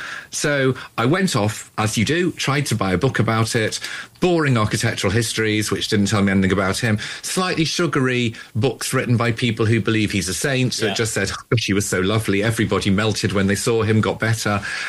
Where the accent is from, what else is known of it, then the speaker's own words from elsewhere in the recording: Liverpool, North West England, United Kingdom; I come from Liverpool, right. Even though I can make my voice show it, but it sort of drifted away over the years. But I come from Liverpool